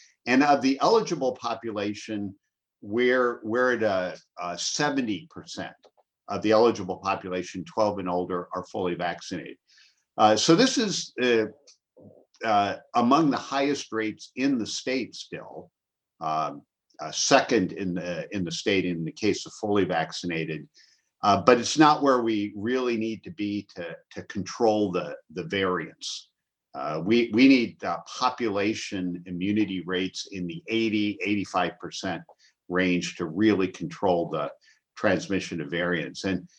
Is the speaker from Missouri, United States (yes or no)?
yes; Missouri, United States; Right now, my home state of Missouri is kind of the epicenter for COVID outbreak in the United States.